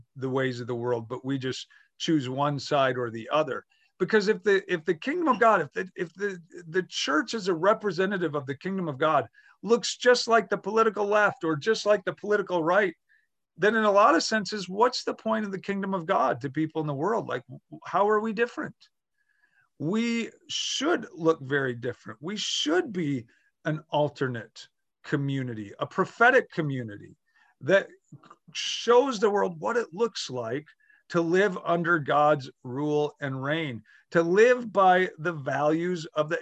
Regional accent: Wisconsin, United States; I grew up in Wisconsin.

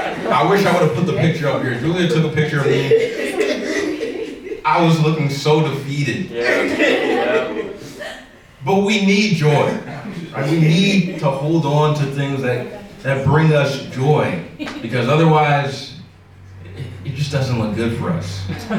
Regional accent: Detroit, Michigan, United States; I'm from Detroit, Michigan.

